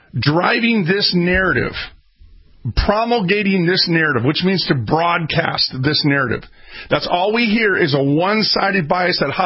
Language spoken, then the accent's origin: English; United States; And just keep in mind, we're American babies here.